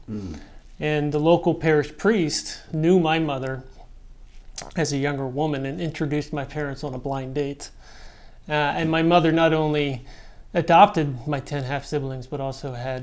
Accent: Virginia, United States; I grew up, I lived in the Virginia suburbs until I was about 20.

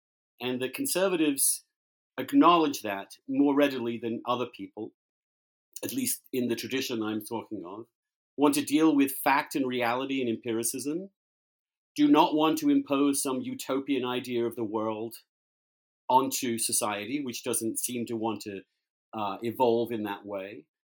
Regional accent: England, United Kingdom; moved away as an adult; now in United States; I'm English, so I come from a very distinct English tradition of conservatism

